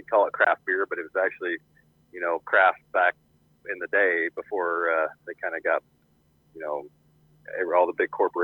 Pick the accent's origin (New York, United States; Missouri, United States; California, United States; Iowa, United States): Iowa, United States; Atlantic; So I grew up in the Atlantic area. My dad and brother still farm north of the Atlantic there. I've got a lot of family on the Kays in the area still.